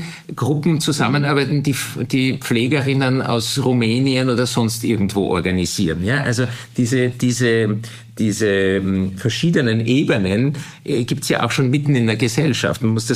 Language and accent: German; Turkey; now in Austria; Aber meine Kindheit habe ich in der Türkei verbracht. Und für mich, ich fühle mich zu beiden Gesellschaften und Kulturen zugehörig. Ich bin auch zweisprachig aufgewachsen.